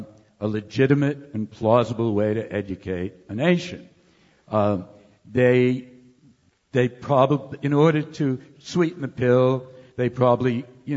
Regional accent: Boston, Massachusetts, United States; But in my hometown of Boston, for example

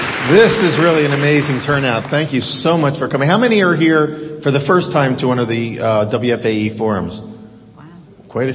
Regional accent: Philadelphia, Pennsylvania, United States; also born or lived in Boston; I'm from Philadelphia, from the Northeast area, North Central and Northeast. I lived in Boston for a long time.

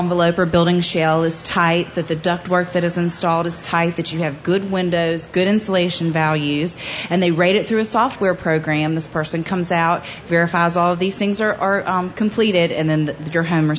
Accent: Huntersville, North Carolina, United States; My dad actually put it in years ago at home that I grew up in Huntersville and saved on our power bill.

